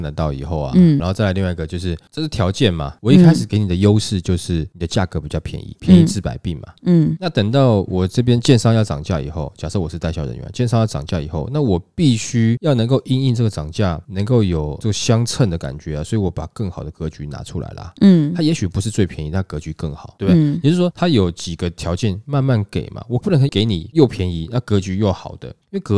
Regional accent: Taiwan; 你看嘛，我们台湾人都一样

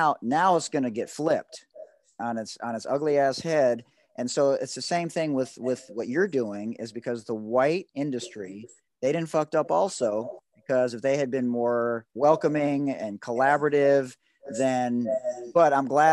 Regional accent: Detroit, Michigan, United States; I'm from Detroit, right? So I was integrated in fifth grade.

